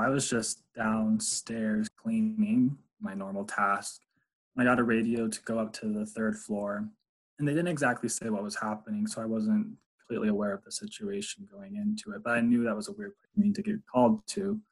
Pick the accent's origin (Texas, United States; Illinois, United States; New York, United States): Illinois, United States; Chicago; And I'm from Chicago.